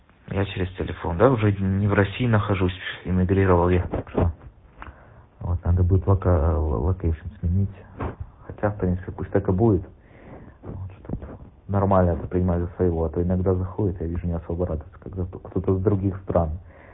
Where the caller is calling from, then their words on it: Bursa, Turkey; Я из Бурсы, Турция, Бурса, город Бурса.